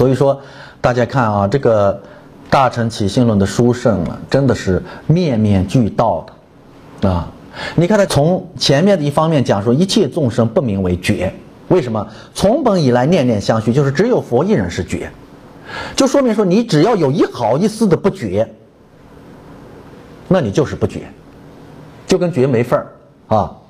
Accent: Shaanxi, China; 我们陕西人叫他大舅他二舅都是他舅呀，

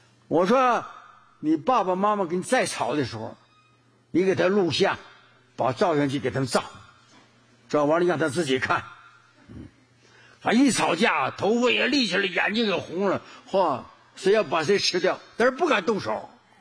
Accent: China; 我们中国人不论台湾去的好香港去的好，不懂得人家法律

